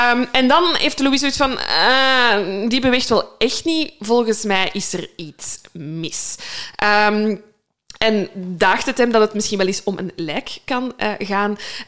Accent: Limburg, Belgium; Als Limburger wordt dat misschien vergeven als je dan zo...

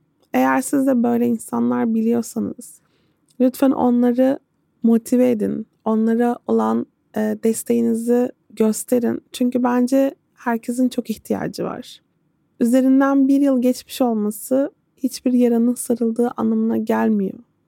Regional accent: İzmir, Turkey; Ben İzmir Karşıyaka'da büyüdüm. Karşıyaka öyle bir yer ki 40 yıl sonra hala aynı. Benim ilkokulum hala bulunduğu yerde duruyor. Çocukken geçtiğim sokakların hepsi aynı.

